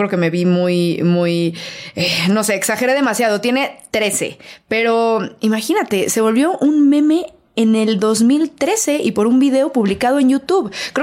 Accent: Mexico; Ahorita como mexicanos, no sé si te ha pasado, pero cualquier evento, cualquier cosa, cualquier noticia que pasa en nuestro país y ya es objeto de meme

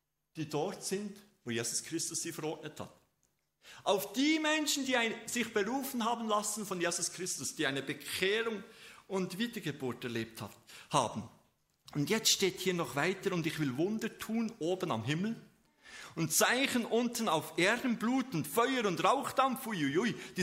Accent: Switzerland

